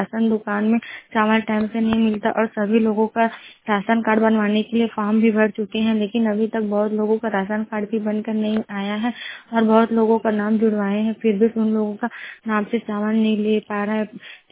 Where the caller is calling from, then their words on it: Charouda, India; ग्राम चरौदा से मैं मोबाइल वाणी से।